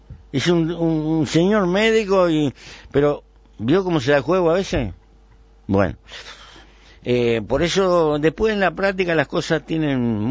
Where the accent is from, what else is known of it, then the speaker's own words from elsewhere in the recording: Uruguay; Será un modo de ser que tenemos los uruguayos. Yo lo adoro a mi pueblo, ¿no?